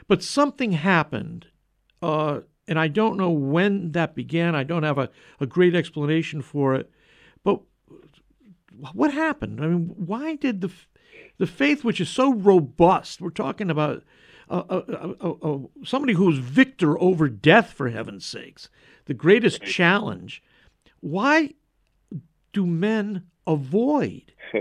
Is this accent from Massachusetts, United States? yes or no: no; Connecticut, United States; now in Michigan, United States; I grew up in Connecticut. Now, in Michigan, where I live, we've got a good strong men's group.